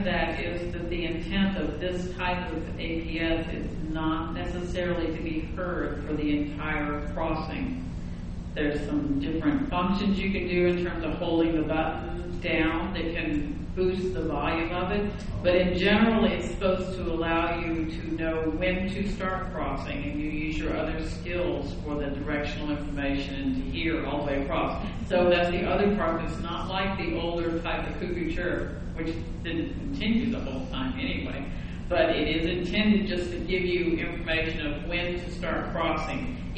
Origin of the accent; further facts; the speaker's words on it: North Carolina, United States; And I have to leave that to somebody from New York because I'm from North Carolina.